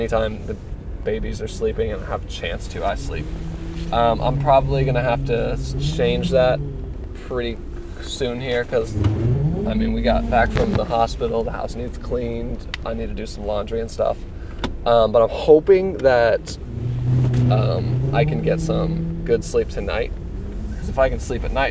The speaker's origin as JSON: {"language": "English", "region": "Kansas", "country": "United States", "said": "I'm from Kansas. Spangles is a Kansas establishment."}